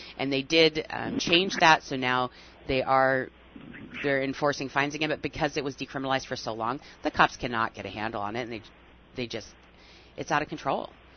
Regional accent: Oregon, United States; you guys know I'm from Oregon.

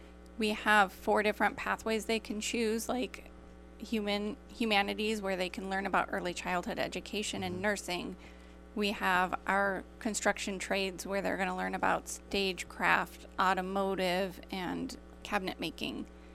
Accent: Denver, Colorado, United States; also born or lived in Minnesota / Cleveland; I was from Denver, moved to Minnesota, then moved to Cleveland.

